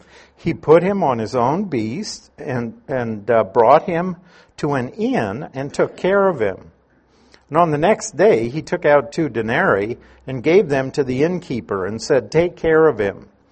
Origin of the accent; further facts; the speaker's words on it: Nebraska, United States; I was the kid from Nebraska looking up with his mouth hanging open, saying, oh boy, I should be somewhere else right now.